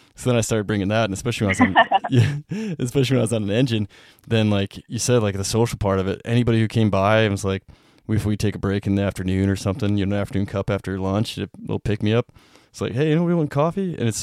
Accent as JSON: {"language": "English", "town": "Whitehall", "region": "Montana", "country": "United States", "tie": "born or raised there", "said": "like around my hometown of Whitehall."}